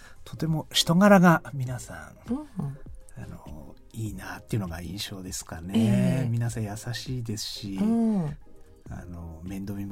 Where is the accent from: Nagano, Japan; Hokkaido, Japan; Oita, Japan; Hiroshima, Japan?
Nagano, Japan; now in Yamanashi, Japan; 山梨ではなくて長野の出身です。